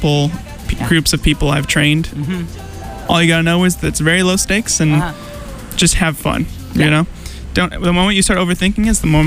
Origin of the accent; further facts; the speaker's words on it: Chicago, Illinois, United States; it's in spirit of Lollapalooza happening in Chicago, which is my hometown, and I'm missing it this weekend.